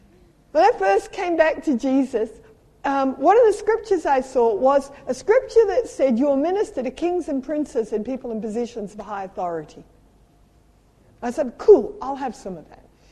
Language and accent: English; Australia; My heart is in England. Some ancestry is in New Zealand. I'm an Australian.